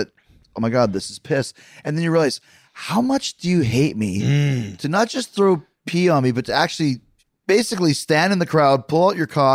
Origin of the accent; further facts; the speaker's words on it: Manhasset, New York, United States; born there; Well, that's where I was born.